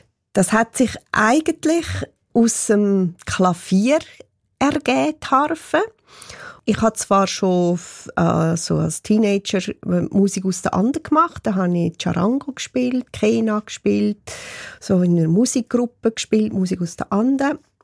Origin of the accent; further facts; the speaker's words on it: Lenz, Graubünden, Switzerland; selber bin ich ja in Lenz aufgewachsen